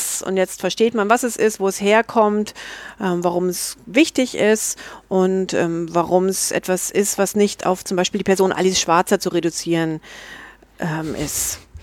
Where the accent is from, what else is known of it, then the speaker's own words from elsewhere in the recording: Munich, Bavaria, Germany; born there; Ich bin 1972 in München geboren und ich lebe auch in München.